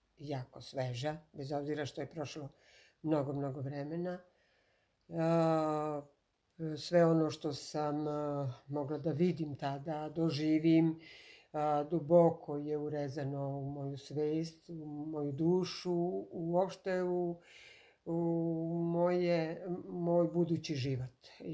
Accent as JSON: {"language": "Serbian", "town": "Pristina", "country": "Kosovo", "tie": "born or raised there", "said": "Ja sam bila u svom gradu, u Prištini, pretežno sam bila u svom stanu u Dardani na 6. spratu"}